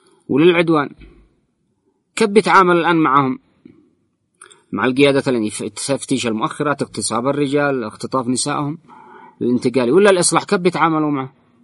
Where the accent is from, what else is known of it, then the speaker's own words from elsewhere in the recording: Yemen; وما حدث في سوريا وفي العراق وفي ليبيا ومؤخرا عندنا في اليمن